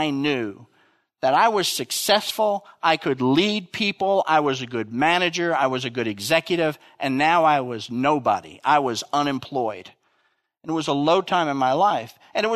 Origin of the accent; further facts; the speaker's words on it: New Jersey, United States; my father was a trainman on the Jersey Central Railroad. I'm originally from New Jersey.